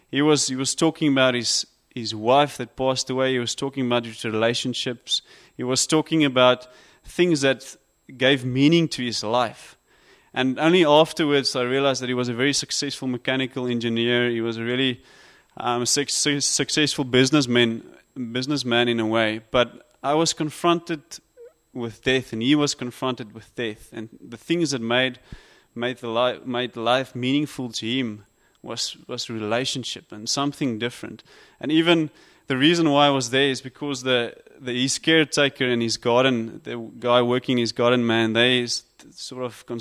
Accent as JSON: {"language": "English", "town": "Stellenbosch", "region": "Western Cape", "country": "South Africa", "said": "I'm from Stellenbosch. I work there with the students"}